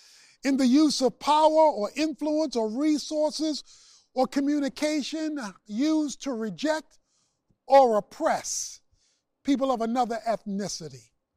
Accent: Baltimore, Maryland, United States; It became more amplified growing up in Baltimore when I found out that there were some quote-unquote evangelical churches that we could not visit or go in because of segregation and illegitimate divisiveness.

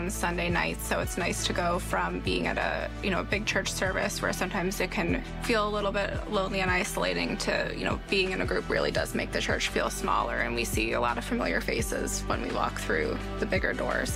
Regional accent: Buffalo, New York, United States; moved away as an adult; now in Atlanta, United States; And we moved to Atlanta from Buffalo, New York about 5 years ago now. My biggest hesitation about moving to a new city far away from home was I really wanted to make sure that we found a sense of community here.

